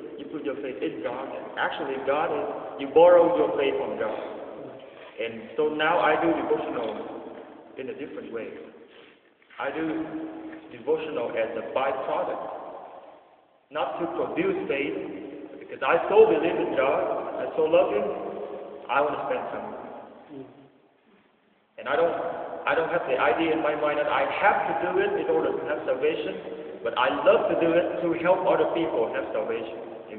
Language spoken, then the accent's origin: English; Vietnam; Because I grew up in Vietnam, right? So back in Vietnam